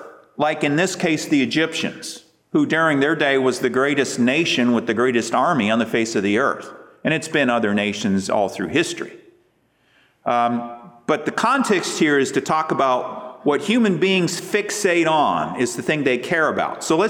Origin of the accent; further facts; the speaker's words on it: United States; I'm talking in feet, by the way, because I'm an American. Forgive me.